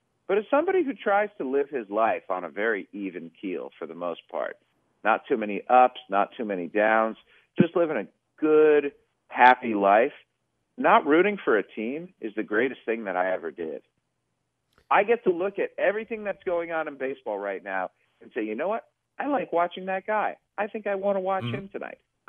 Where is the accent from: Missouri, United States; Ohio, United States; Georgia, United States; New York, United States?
Ohio, United States; Cleveland; I grew up in Cleveland. There was no place that was worse for a sports fan than Cleveland.